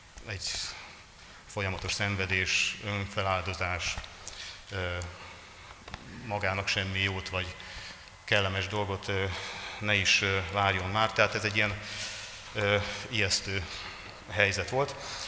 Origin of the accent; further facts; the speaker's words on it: Budapest, Hungary; családommal 17 éve lakunk itt a kerületben, és járunk ebbe a gyülekezetbe. Budapesten születtem, ebben a városban is éltem mindig. Szüleim római katolikus szertartás szerint kereszteltek meg